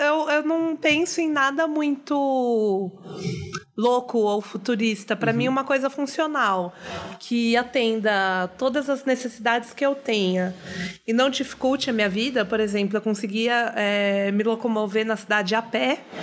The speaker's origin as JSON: {"language": "Portuguese", "town": "Tatuí", "region": "São Paulo", "country": "Brazil", "tie": "born or raised there", "said": "Que é Tatuí, que é uma cidade do interior de São Paulo. E é bem a vibe de Pawnee, assim, bem cidade pequena, com os habitantes."}